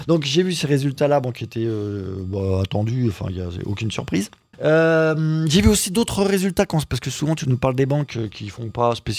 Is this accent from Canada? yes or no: no; France; Chez nous, en France